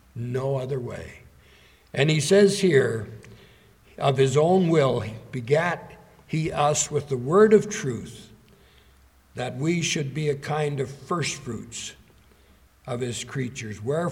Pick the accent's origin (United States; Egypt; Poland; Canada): Canada; Toronto, Ontario; born there; When I was born, I was abandoned. I was just left in a hospital in Toronto.